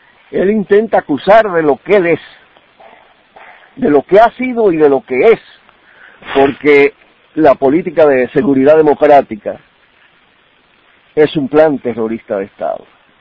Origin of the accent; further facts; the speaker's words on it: Dominican Republic; si hubiera nacido por allá a principios de los años 20 en mi país, cuando la primera intervención militar del siglo XX en la República Dominicana